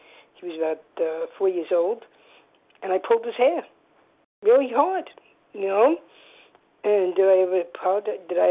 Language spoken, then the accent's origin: English; New York, United States; from New York. Glad to be here.